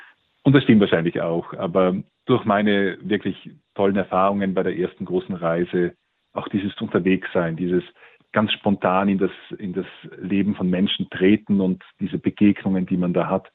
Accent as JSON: {"language": "German", "country": "Austria", "said": "von meiner Heimat in Österreich aus."}